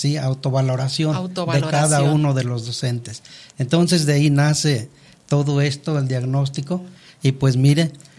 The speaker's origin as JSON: {"language": "Spanish", "region": "Veracruz", "country": "Mexico", "first_language": "Nahuatl", "second_language": "Spanish", "said": "vengo del estado de Veracruz, también soy indígena, sí. Hablante de la lengua materna náhuatl."}